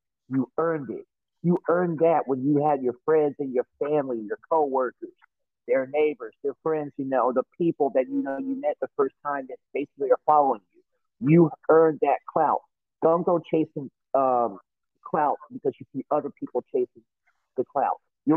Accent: Kansas City, Missouri, United States; I cannot disown my hometown team, no matter how bad we were before Patrick Mahomes or Alex Smith or Andy Reid. I could not disown my own hometown team.

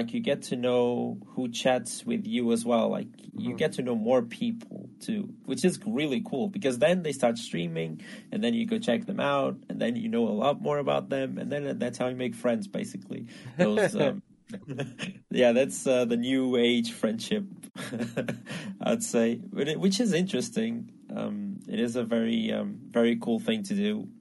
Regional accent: Portugal; even though I'm from Portugal, which is kind of frowned upon, I'd say, in the football family circle or something

